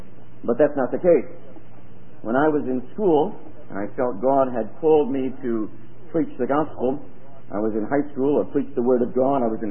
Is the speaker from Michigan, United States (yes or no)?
no; Florence, South Carolina, United States; I guess the question that was most asked, where are you from? And so we say, Florence, South Carolina. They say, well, you don't sound like you're from South Carolina.